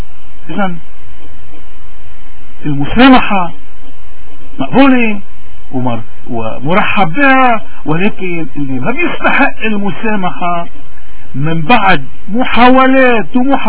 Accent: Lebanon; هذا المطلوب منا اليوم كلبنانيين لما يخص قياداتنا ورجال ديننا وأحزابنا

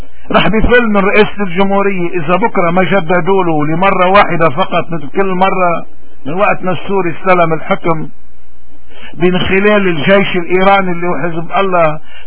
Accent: Lebanon; نحن نحن كلبنانيين وهودي اهلنا وولادنا

